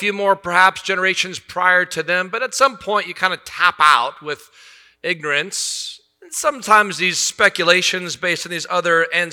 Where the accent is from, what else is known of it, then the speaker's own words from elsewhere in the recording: Stillwater, Minnesota, United States; accent: South Carolina; also born or lived in Columbia, South Carolina / Colorado Springs, Colorado / Augusta, Georgia; Before there, I used to live in Augusta, Georgia. And before there, from Stillwater, Minnesota, where I was born, where I come from. That's my origin. That's where I trace my roots back to.